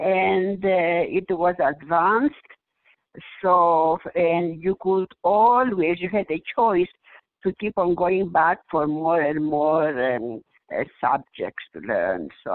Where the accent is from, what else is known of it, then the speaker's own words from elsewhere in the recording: Greece; now in London, United Kingdom; I am from Greece. And I went to London to study.